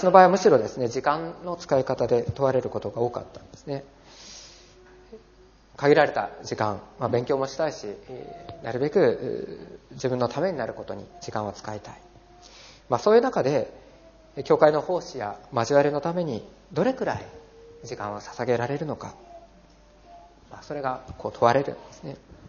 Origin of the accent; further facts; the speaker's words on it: Fukuoka, Japan; 私はですね、九州の福岡で生まれ育ちまして